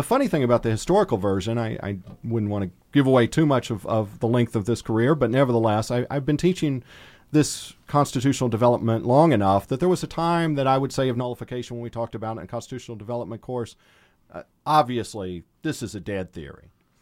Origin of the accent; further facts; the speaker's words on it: Virginia, United States; there have been some motions in my home state of Virginia to do this in the General Assembly